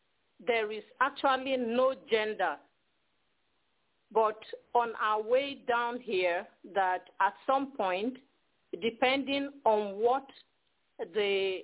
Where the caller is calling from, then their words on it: Houston, Texas, United States; I'm calling from Houston, Texas.